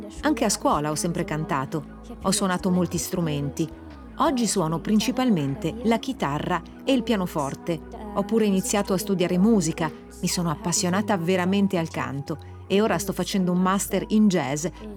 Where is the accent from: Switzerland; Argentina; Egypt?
Switzerland; Ho 26 anni. Sono brasiliana e svizzera, nata e cresciuta qui.